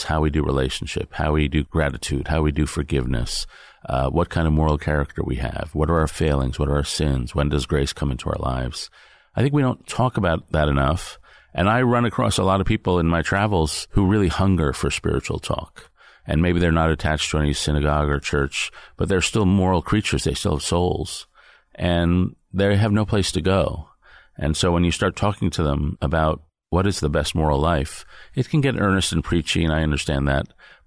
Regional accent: New York City, New York, United States; Yeah, my parents were, I guess you would say, mostly secular Jews. We grew up near Greenwich Village.

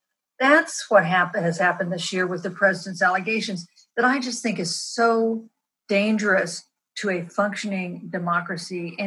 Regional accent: Kansas, United States; As you know, I'm from Kansas.

